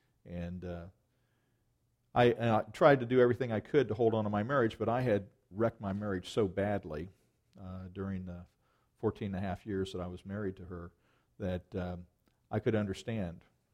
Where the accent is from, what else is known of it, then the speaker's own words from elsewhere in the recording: Stockport, Ohio, United States; I'm from Stockport, Ohio.